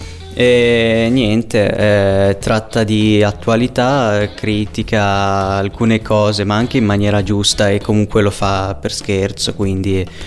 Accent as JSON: {"language": "Italian", "town": "Monza", "region": "Lombardy", "country": "Italy", "said": "Qui di Monza."}